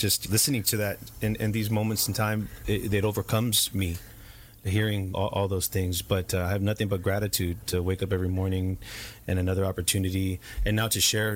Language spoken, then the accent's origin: English; Watsonville, California, United States; I was born and raised in Watsonville, California, the Central Coast, and I went to Watsonville High, and I grew up singing with my dad in his mariachi band.